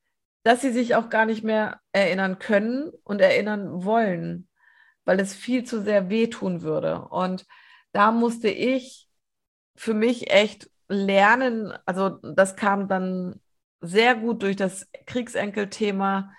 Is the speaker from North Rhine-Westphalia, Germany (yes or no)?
no; Hannover, Lower Saxony, Germany; ich komme ja aus Hannover und lebe jetzt im Großraum Stuttgart